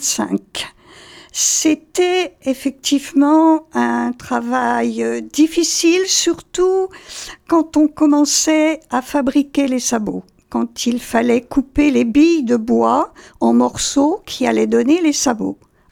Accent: Brittany, France; born there; Je suis née à Quart-Travers, commune de la Harmois, au sud de Quintin, dans une petite maison au pied des fours à chaux.

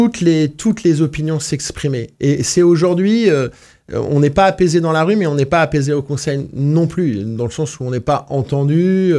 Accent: Rennes, Brittany, France; je suis rennais, breton

